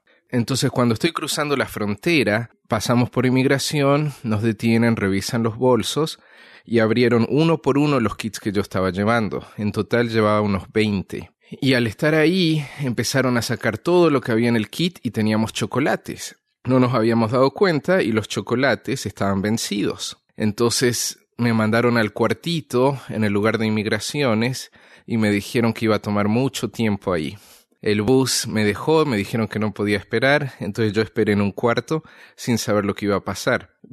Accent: Uruguay; also born or lived in Honduras; yo soy de Uruguay, pero vivía en Honduras por razones laborales

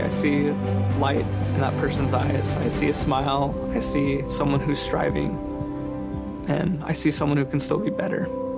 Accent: Tri-Cities, Washington, United States; I'm from Tri-Cities, Washington, born and raised.

